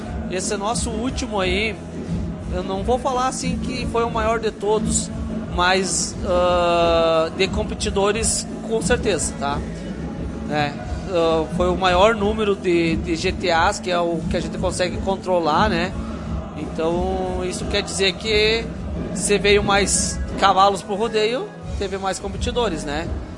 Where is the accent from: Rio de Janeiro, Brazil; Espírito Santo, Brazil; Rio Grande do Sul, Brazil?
Rio Grande do Sul, Brazil; Lagoa; born there; ainda não município, mas depois sou nascido em Lagoa, porque é interior do Capão Bonito, hoje seria Capão Bonito.